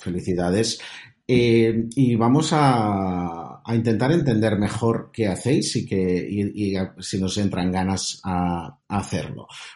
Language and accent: Spanish; Barcelona, Catalonia, Spain; soy de Barcelona